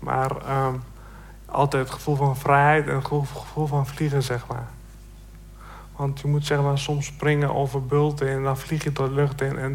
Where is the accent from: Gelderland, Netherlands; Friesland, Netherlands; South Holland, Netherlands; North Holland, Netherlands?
Gelderland, Netherlands; Doetinchem; born there; Ik ben geboren in Doetinchem, ja.